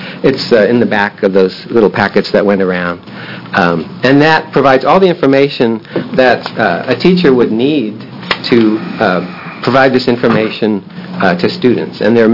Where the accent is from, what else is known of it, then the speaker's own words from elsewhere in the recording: San Francisco, California, United States; also born or lived in Portland; Well, I grew up in San Francisco, worked down there. Most people said tinnitus. Moved to Portland, where there's the first tinnitus clinic in the world.